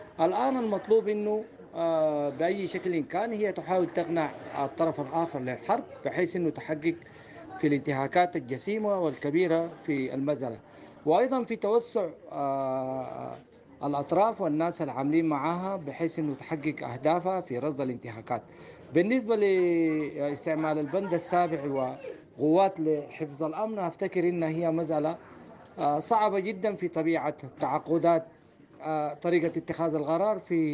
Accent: Sudan; نحن كسودانيين

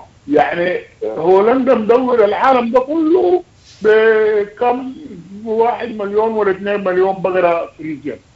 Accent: Sudan; لكن عندنا هنا الأبقار عندنا في السودان شمال السودان في دولة السودان في جمهورية السودان

